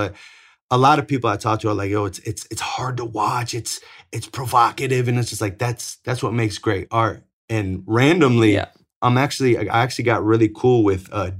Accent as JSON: {"language": "English", "town": "Atlanta", "region": "Georgia", "country": "United States", "tie": "born or raised there", "said": "But like I grew up in Atlanta in the Decatur area where there's like a lot of Somalian refugees."}